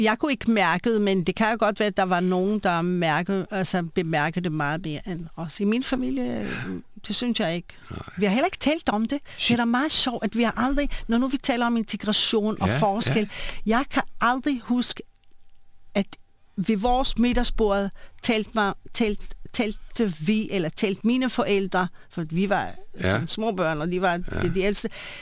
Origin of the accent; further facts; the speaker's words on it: Atlit, Haifa District, Israel; Danish is a second language; now in Denmark; så er jeg født i Haifa og vokset op i, som jeg sagde til at starte med, i forstad, der hedder Atlit. Det var det er faktisk lige ved vandet.